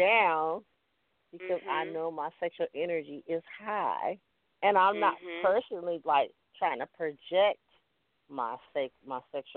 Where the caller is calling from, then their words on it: Los Angeles, California, United States; I'm calling from Los Angeles.